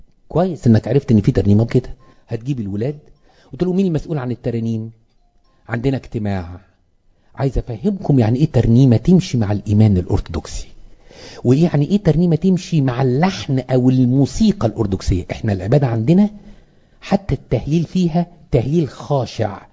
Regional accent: Upper Egypt, Egypt; ما انت زي انا صعيدي وما احبش لبنة دي جوه الكنيسه

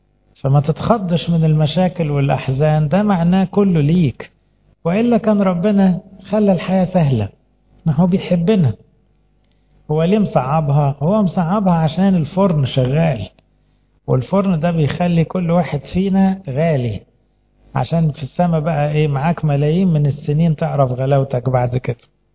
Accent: Egypt; واللي عندنا في مصر ضابط الكل

